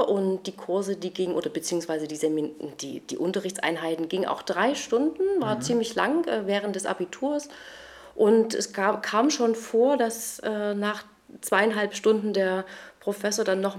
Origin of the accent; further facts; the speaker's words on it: Leipzig, Saxony, Germany; Ich komme auch aus dem Leipziger Westen. Ich bin in Leipzig-Leutsch geboren, in Grünau groß geworden, so ein richtiges Ostblockkind mit Neubau.